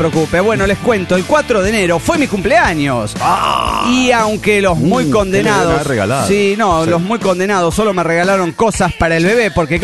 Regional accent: Tarija, Bolivia; Y ahora, en el mes de febrero, retorno a mi tierra, Tarija.

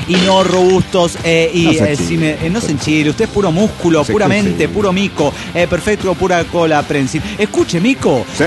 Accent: Argentina; Yo soy de Argentina.

